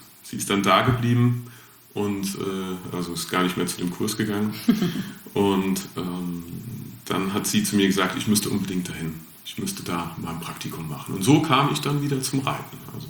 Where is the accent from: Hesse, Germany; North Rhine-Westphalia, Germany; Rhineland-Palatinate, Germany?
Rhineland-Palatinate, Germany; aufgewachsen bin ich in einem ziemlich kleinen Dorf mit 6 Häusern, hier um die Ecke zwischen Elkhausen und Katzwinkel, Richtung Wissen ist das.